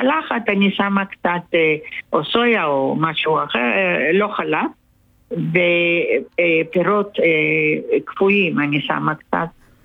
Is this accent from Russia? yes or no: yes; Russia; אני מרוסיה, מה לעשות?